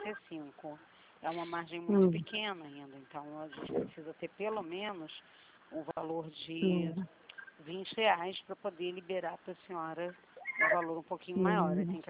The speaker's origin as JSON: {"language": "Portuguese", "region": "Rio de Janeiro", "country": "Brazil", "said": "Eu sou do centro do Rio"}